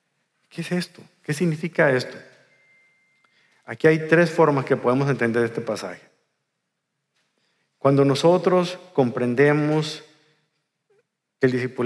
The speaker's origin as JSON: {"language": "Spanish", "country": "Mexico", "said": "De seguro era de mi tierra, porque solamente en México, en mi tierra, desayunamos pescado en la mañana"}